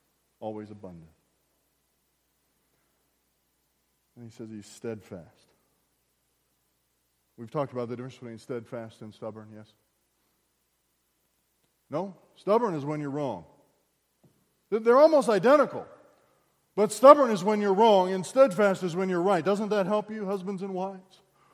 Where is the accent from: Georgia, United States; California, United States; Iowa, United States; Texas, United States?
Texas, United States; San Antonio; I'm from San Antonio area, you know, and big thing growing up, droughts.